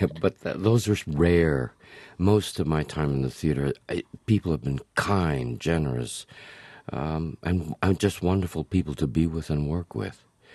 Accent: Hawaii, United States; moved away; having been born and raised in Hawaii, there's a totally different view about race in Hawaii.

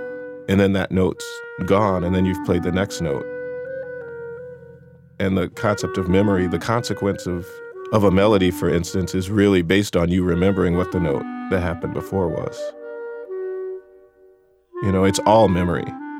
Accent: Minneapolis, Minnesota, United States; I grew up in Minneapolis. There was a big rock scene there

